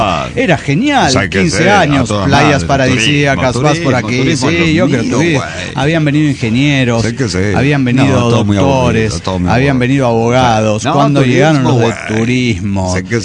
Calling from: Tarija, Bolivia; de Tarija, Bolivia.

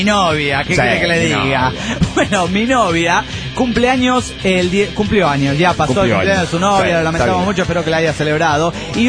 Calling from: Yokohama, Kanagawa, Japan; Yokohama, Japón.

